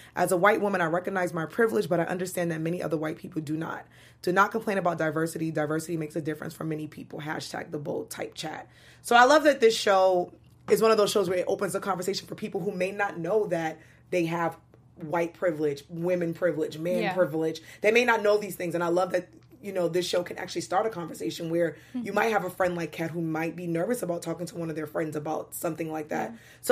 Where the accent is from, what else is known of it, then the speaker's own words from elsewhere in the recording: Brooklyn, New York, United States; I'm from Brooklyn. Hey, Brooklyn.